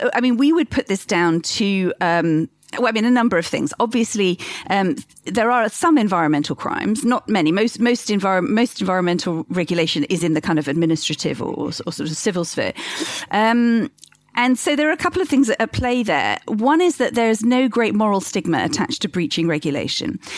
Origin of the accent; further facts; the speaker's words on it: United Kingdom; the UK, which is my home country.